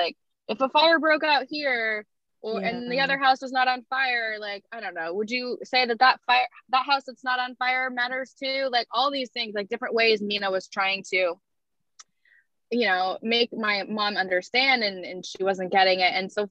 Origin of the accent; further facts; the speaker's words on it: Maine, United States; Like growing up in Maine, that was really hard for me. And I grew up with my white side of the family.